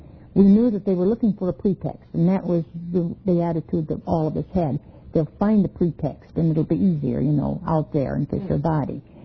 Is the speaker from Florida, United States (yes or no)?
no; Flint, Michigan, United States; they knew that I was born and raised in the city. They didn't have one member of their party that was born and raised in Flint, you know.